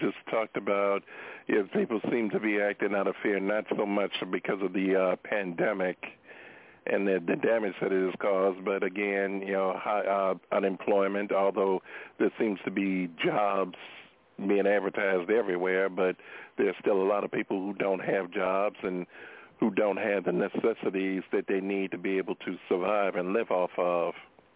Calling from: Hazel Crest, Illinois, United States; I'm calling from Hazelcrest, Illinois.

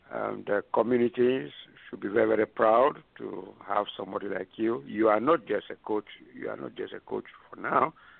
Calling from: Illinois, United States; I'm calling from Illinois

